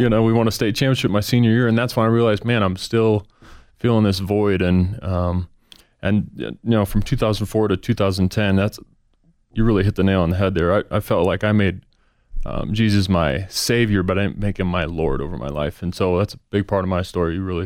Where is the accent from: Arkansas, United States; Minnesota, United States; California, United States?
Minnesota, United States; We grew up in Minnesota early on as a kid, so those trips to the lake or making a big vacation up to Canada in the summer.